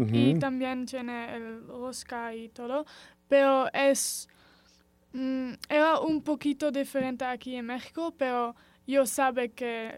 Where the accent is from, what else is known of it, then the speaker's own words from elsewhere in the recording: Netherlands; Spanish is a second language; now in Spain; De Holanda.